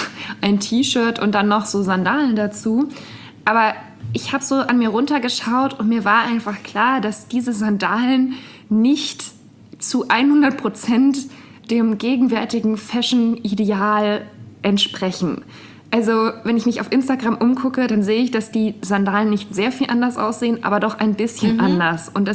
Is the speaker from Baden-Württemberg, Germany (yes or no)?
no; Bavaria, Germany; in der Kleinstadt, wo ich aufgewachsen bin, gab es halt eigentlich keine Geschäfte. Da gab es halt ein Esprit und sowas. Mm. Ne? Aber ich war sehr abhängig davon, dass mich jemand in die nächstgrößere Stadt nach Würzburg gefahren hat